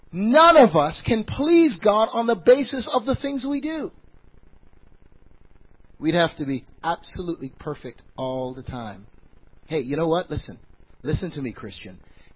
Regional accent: Canada; We have speed limit signs in Canada. I'm from Canada. I'm not American. Okay, let's establish that.

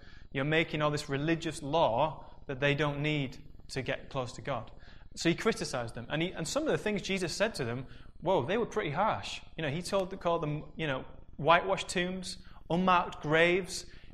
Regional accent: Yorkshire and the Humber, United Kingdom; now in Salford, United Kingdom; it's no excuse that I'm a Yorkshireman and that's the way it is. You know, it's, you know, I've come to Salford and I've changed my accent a bit

